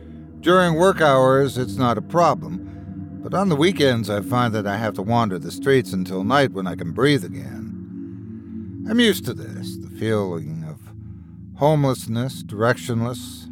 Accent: Sudbury, Ontario, Canada; I was thoroughly Canadian. I grew up in Sudbury, which got me used to the air pollution

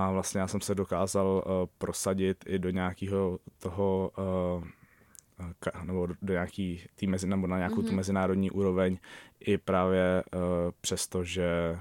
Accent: Central Bohemian Region, Czechia; já pocházím ze Středočeského kraje, tak stále trénuju s mámou.

